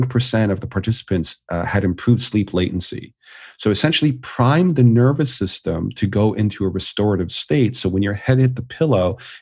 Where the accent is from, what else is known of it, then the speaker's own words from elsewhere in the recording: Canada; now in United States; I mean, I'm Canadian like you originally, but I live in the US now